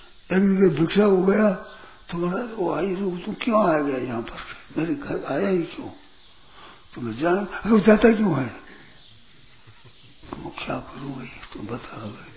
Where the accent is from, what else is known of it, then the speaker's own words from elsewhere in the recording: Mathania, Rajasthan, India; मथानिया हमारा गांव है, तो मथानिया गांव है